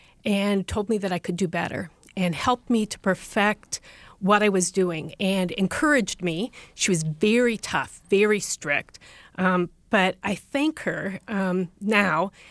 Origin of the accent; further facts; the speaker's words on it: Bloomington, Minnesota, United States; I grew up in Bloomington, Minnesota, and went to a very large high school.